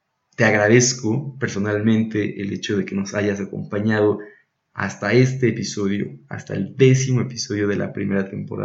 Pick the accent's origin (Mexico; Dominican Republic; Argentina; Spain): Mexico; de nuestra cultura, de nuestra identidad como mexicanos